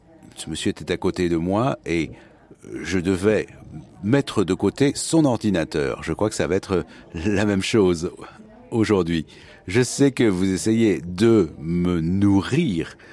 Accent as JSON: {"language": "French", "country": "France", "first_language": "French", "said": "Je suis français, c'est ma langue maternelle, mais nous parlons ici l'anglais."}